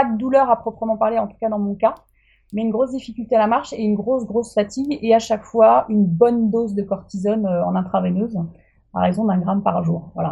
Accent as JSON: {"language": "French", "region": "Brittany", "country": "France", "said": "je suis bretonne déjà, ça c'est un point commun qu'on a ensemble, c'est que c'est la Bretagne est notre terre d'énergie. Voilà, donc toi au sud, moi au nord, mais voilà, moi je suis du côté du Cap Fréhel, dans un petit village qui s'appelle Pleurien."}